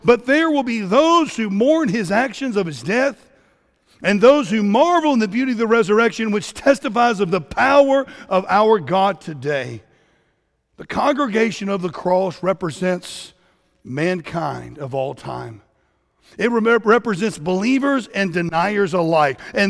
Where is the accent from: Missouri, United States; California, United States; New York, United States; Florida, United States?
Florida, United States; Now, I grew up in South Florida where if you want to be executed back in the day, that's where you went.